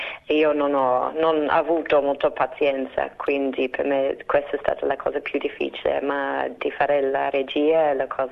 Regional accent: Australia; anche visto di uno come me che vengo dall'Australia

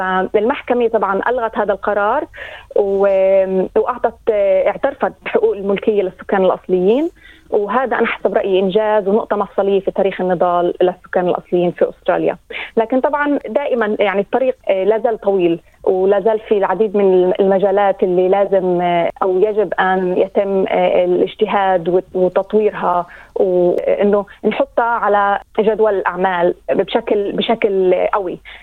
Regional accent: Palestine; now in Australia; بالنسبة لنا كفلسطينية في أستراليا. يعني كفلسطينية اللي أنا جاي من سياق اللي هو استعمار واحتلال، وبالتالي انتقلت لمكان

